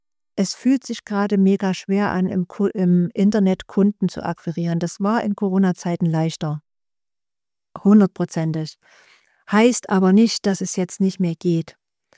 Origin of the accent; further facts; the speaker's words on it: Saxony, Germany; Ich komme aus Sachsen. Das wird man immer hören.